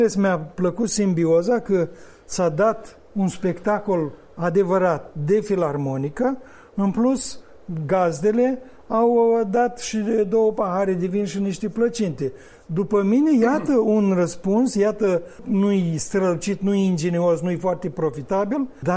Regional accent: Cinișeuți, Rezina District, Moldova; Cum se zice în satul meu de Baștină Cinșăuț

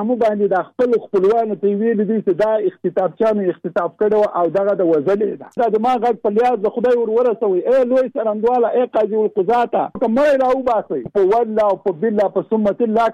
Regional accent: Jalalabad, Nangarhar, Afghanistan; زه د جلال آباد.

